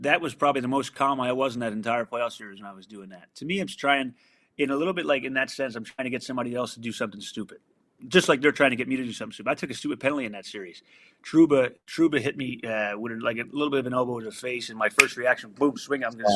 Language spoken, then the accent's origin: English; Philadelphia, Pennsylvania, United States; Losing in my hometown was garbage. The crowd in Philadelphia wasn't the same as it was when I was a kid.